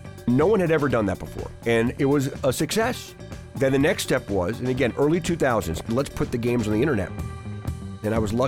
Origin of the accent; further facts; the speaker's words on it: Baltimore, Maryland, United States; I'm in my 7th season calling Orioles baseball, and I'm born and raised in Baltimore.